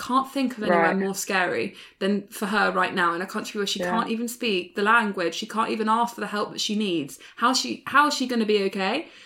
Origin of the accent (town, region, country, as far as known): London, United Kingdom